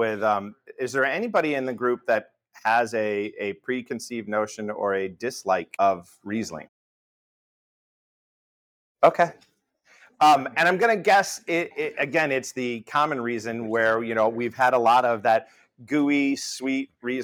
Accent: New York, United States; I grew up in the Finger Lakes of New York, and that's where I kind of got my introduction into the world of wine.

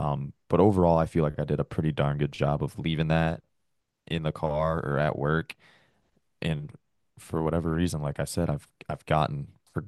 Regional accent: Michigan, United States; also born or lived in Nashville; now in Montana, United States; So I'm originally from Michigan, so Midwest dude, and went down to Nashville to be the police for 3 years.

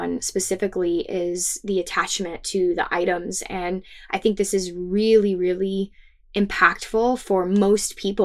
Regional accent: Arizona, United States; moved away as an adult; now in Portland, United States; In essence, we're from Arizona originally, and post-college, we moved to Portland, Oregon to start a new life

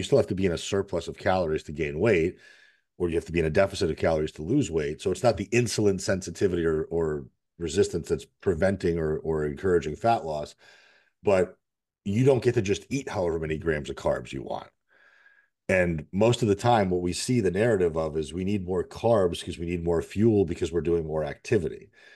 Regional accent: Connecticut, United States; No, I grew up in Connecticut, so I was in the cold too.

